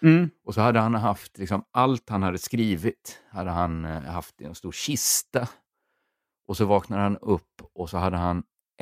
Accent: Borås, Västra Götaland County, Sweden; now in Lund, Sweden; Men jag var med om när jag flyttade hemifrån, så flyttade jag från Borås då till Lund

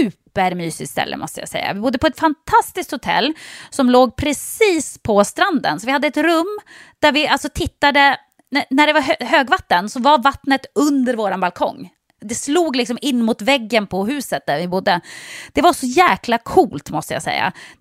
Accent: Jokkmokk, Norrbotten County, Sweden; born there; Ja, men jag är född i Jokkmokk, men det var egentligen meningen att jag skulle bli född i Kalifornien.

